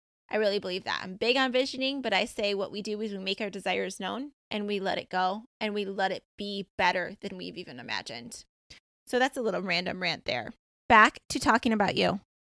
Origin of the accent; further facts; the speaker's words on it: Michigan, United States; So I'm originally from Michigan, West Michigan area. I used to have a house in Holland, Michigan, over by Lake Michigan, which I really loved.